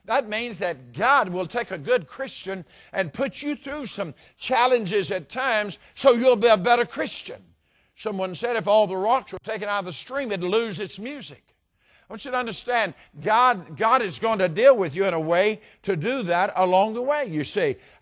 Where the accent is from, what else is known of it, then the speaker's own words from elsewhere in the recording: the South, United States; But I grew up in the South, and in the South, people had gardens, and in the gardens, you always grew watermelons.